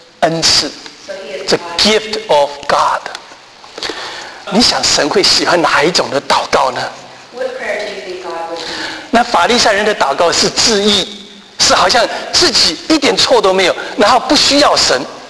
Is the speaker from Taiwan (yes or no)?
no; China; also born or lived in North Carolina, United States; 在我们中国人讲，有其母必有其子啊。